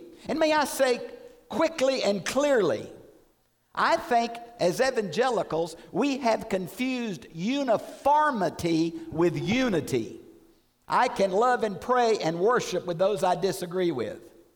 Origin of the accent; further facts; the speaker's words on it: Houston, Texas, United States; And, you know, I grew up in Houston. I really thought milk came out of a carton, not out of a cow. So I am not a rural farm person, okay?